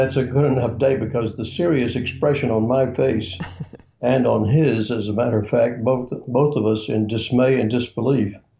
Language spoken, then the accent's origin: English; Georgia, United States; I grew up in Brooks County, about 10 miles from the Florida line.